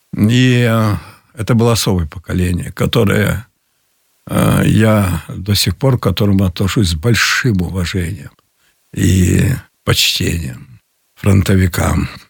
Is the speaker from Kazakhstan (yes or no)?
yes; Petropavl, North Kazakhstan Region, Kazakhstan; А когда оказались в моем родном городе Петропавловске, в Казахстане, там голодно было, тяжело, мы уехали в колхоз